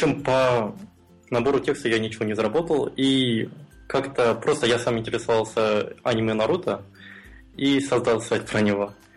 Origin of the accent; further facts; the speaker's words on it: Almaty, Kazakhstan; я из Алматы, это город в Казахстане. Мне 22 года